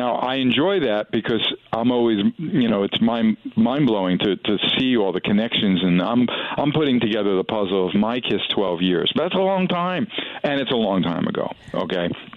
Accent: New York, United States; I have so many funny Detroit kind of connections to my life, even though I grew up in New York.

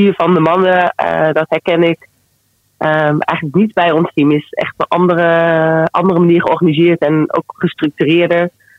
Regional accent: Netherlands; En daar kijken wij iets anders tegenaan als Nederlanders.

